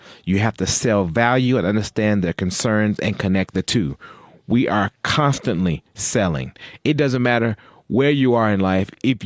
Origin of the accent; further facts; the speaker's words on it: United States; As an American, I was locked in from the beginning of the election